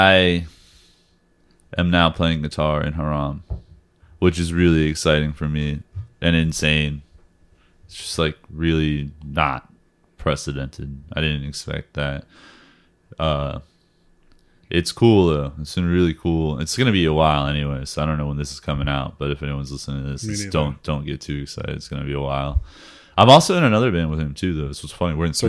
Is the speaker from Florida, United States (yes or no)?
yes; Orlando, Florida, United States; I'm from Orlando. Playing in Orlando, Florida.